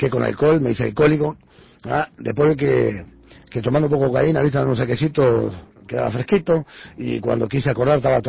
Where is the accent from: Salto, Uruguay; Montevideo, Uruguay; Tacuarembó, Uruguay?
Montevideo, Uruguay; Yo soy del Cementerio del Norte, del Cerrito de la Victoria, ¿no?